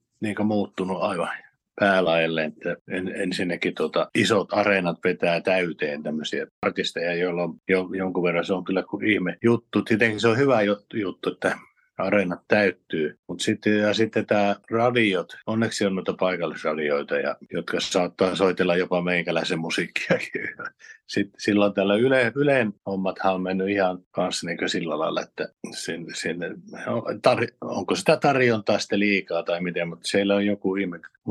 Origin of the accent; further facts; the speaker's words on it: Kalajoki, North Ostrobothnia, Finland; Kalajoella ja Pohjanmaalla, mistä mä kotoisin Kalajoelta